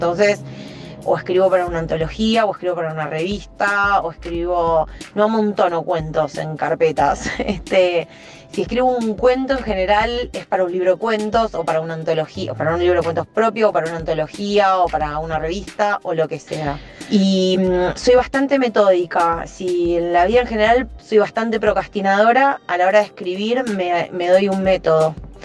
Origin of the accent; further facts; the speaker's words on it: Adrogué, Buenos Aires Province, Argentina; Yo soy de Adrogué, para mí era una movida inviable.